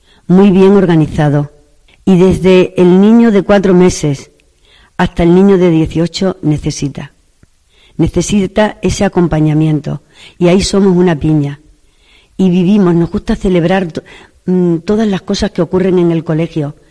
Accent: Cabezuela del Valle, Extremadura, Spain; que no es de esta zona, la que no es de Plasencia, yo me siento hija adoptiva de Plasencia, pero soy de muy cerca, soy de Cabezuela. De Cabezuela.

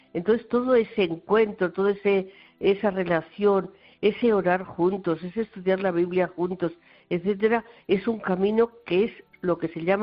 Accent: Hontalvilla, Castile and León, Spain; Pues Hontalvilla, cerca de Cuéllar, que es más conocido, y sí. Cantalejo, pero que mi pueblo es muy pequeñito.

